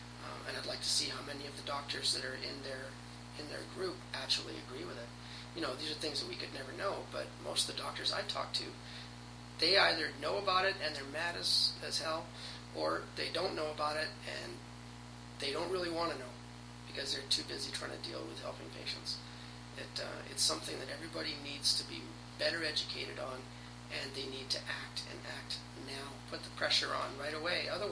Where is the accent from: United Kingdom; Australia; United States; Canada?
Canada; as a Canadian, if I move to the States, it's going to affect me as an American.